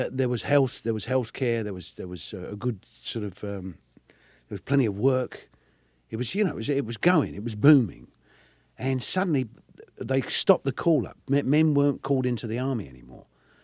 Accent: Bury St Edmunds, East of England, United Kingdom; born there; Well, I was born in Bury St. Edmunds. That's in Suffolk

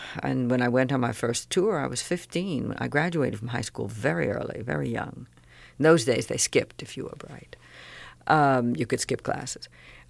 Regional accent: Brooklyn, New York, United States; But I am a woman from Brooklyn. That there's no denying that.

